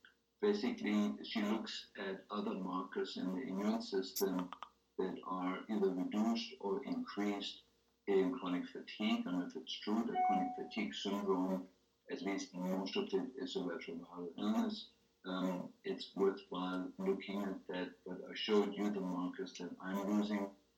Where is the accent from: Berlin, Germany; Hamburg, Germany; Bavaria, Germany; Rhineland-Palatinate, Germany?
Berlin, Germany; In a lab in my hometown in Berlin